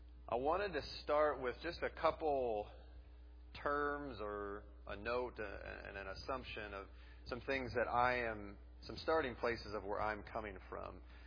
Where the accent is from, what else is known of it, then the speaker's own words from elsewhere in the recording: Minnesota, United States; also born or lived in Tennessee / Wisconsin; I'm from Minnesota, born and raised here. I lived for a little while in Tennessee